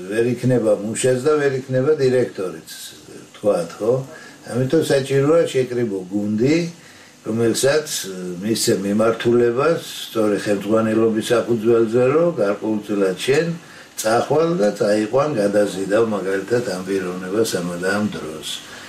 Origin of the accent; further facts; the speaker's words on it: Tbilisi, Georgia; also born or lived in Batumi; დავიბადე ბათუმში, დავიზარდე თბილისში დედობაში. ეზოში ვისწავლე ფეხბურთის თამაში.